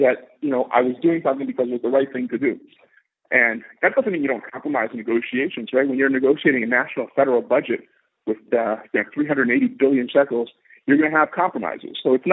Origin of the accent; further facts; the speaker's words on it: United States; now in Israel; he certainly didn't pick me because I grew up in the United States or because I speak English, right?